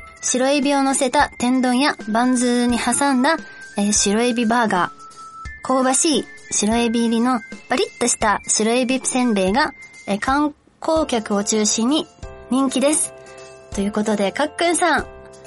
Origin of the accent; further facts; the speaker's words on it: Yokosuka, Kanagawa, Japan; 私の出身は神奈川県の横須賀です。